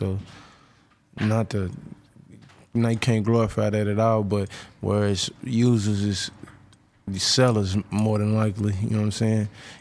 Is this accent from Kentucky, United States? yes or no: yes; Louisville, Kentucky, United States; I'm from Louisville, Kentucky.